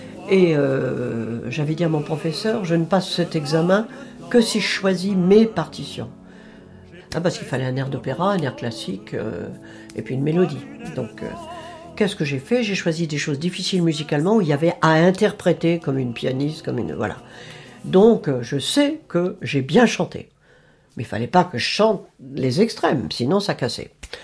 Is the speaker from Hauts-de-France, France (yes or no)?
yes; Saint-Omer, Hauts-de-France, France; born there; Je suis née à Saint-Omer, dans le Pas-de-Calais, dans le Nord, le 11 janvier 1938.